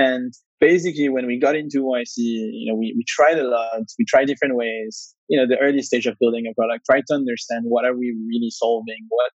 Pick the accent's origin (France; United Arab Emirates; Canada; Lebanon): France; Paris, Île-de-France; moved away as an adult; also born or lived in Israel / United States; My background, I'm originally from Paris. I grew up in Paris. When I was pretty young, I left for university in Israel.